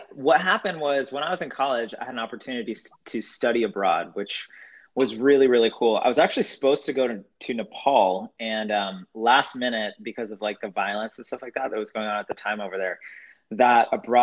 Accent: Oklahoma, United States; moved away as an adult; So that was me growing up in Oklahoma, you know, definitely a conservative place to grow up, which was awesome.

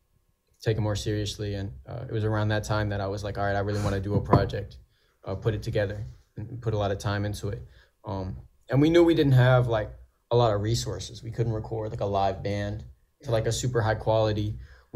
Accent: Houston, Texas, United States; I'm from Houston, right? So we're back in Houston right now.

